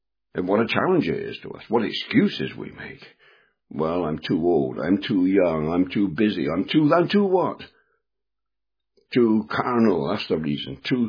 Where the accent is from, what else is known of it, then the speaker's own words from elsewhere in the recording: England, United Kingdom; Well, I'm an Englishman. That's obvious by my voice.